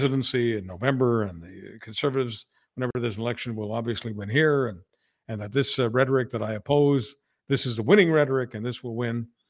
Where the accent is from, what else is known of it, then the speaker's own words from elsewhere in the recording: Canada; As a Canadian